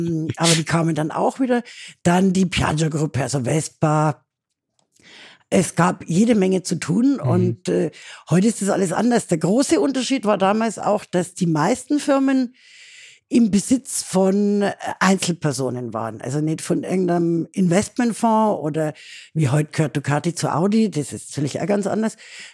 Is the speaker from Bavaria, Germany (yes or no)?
yes; Munich, Bavaria, Germany; Was man als Münchner halt gern so ist, kennt man ja Gardasee und fahren ja mal alle hin.